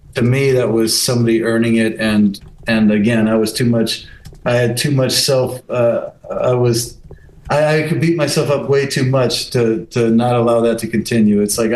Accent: Las Vegas, Nevada, United States; Let me start by saying I'm such a Veganite. I'm such a homegrown, you know, Vegas is so in my blood

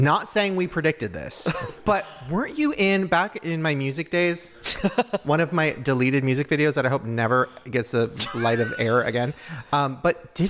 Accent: Long Beach, California, United States; Well, we grew up in Long Beach

